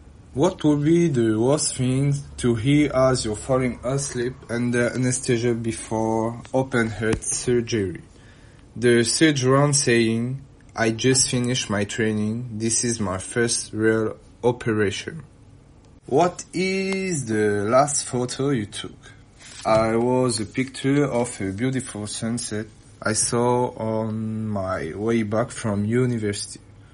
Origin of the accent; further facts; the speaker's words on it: French Polynesia; now in France; I'm 22 years old. I'm originally from Tahiti in French Polynesia, and I have decided to continue my studies in mainland France.